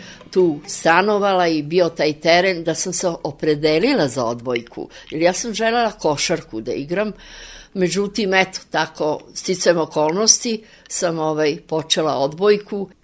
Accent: Belgrade, Serbia; Mama mi je bila Slovenka, a tata mi je bio Srbin. Odrasla sam ovde u Beogradu, tu sam i rođena, 36.

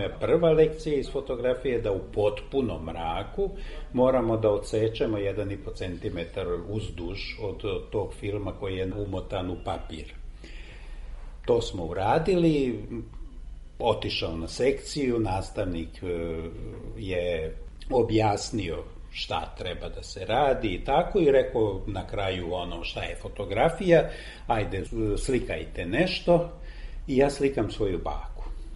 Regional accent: Mokrin, Vojvodina, Serbia; first language Hungarian; Serbian is a second language; u petom razredu još nisam govorio srpski jezik. 4 godine sam išao u školu na mađarskom jeziku, a rođen sam na Salašu.

